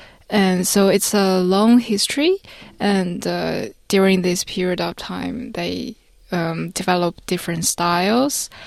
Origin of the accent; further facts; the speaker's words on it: Nanjing, Jiangsu, China; English is a second language; So I'm from Nanjing. It's the Asian capital of six dynasties. And it's also currently the capital of Jiangsu province.